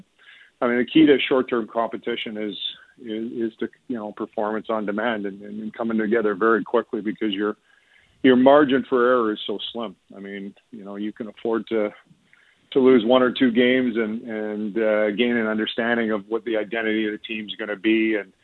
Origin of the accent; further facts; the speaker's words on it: Canada; as a Canadian and as a hockey fan